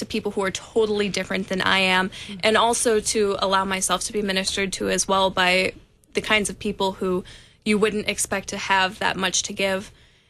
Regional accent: East Dundee, Illinois, United States; East Dundee, Illinois.

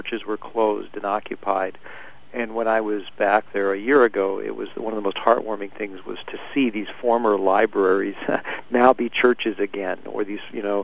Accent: Omaha, Nebraska, United States; born and raised in Omaha, Nebraska. I grew up in the Latvian, that's fine, in the Latvian Lutheran Church in Omaha, Nebraska, a very active congregation, and both my parents came from Riga. My mom was born in Riga

